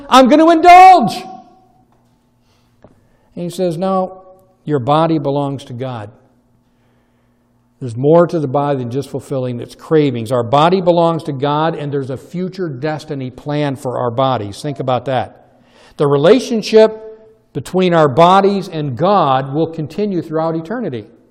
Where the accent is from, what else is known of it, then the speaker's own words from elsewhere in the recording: Muskegon, Michigan, United States; So that's our slogan. So I'm from Muskegon. Watch us go.